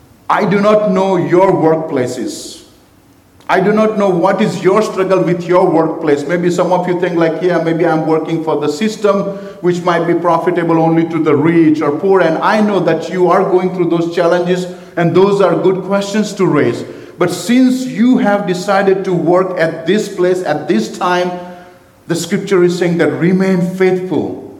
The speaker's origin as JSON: {"language": "English", "country": "India", "said": "a little bit in my childhood, I come from India, and to have a car is the greatest luxury you could ever have in your life."}